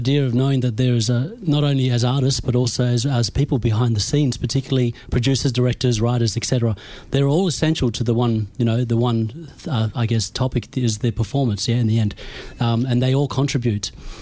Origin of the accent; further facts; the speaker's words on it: Western Australia, Australia; specifically I'm from Nyingana country, which is in the Kimberleys